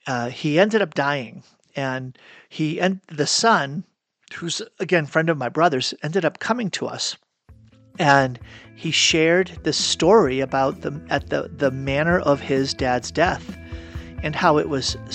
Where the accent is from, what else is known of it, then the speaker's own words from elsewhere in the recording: Massachusetts, United States; So in my childhood, I grew up outside of Boston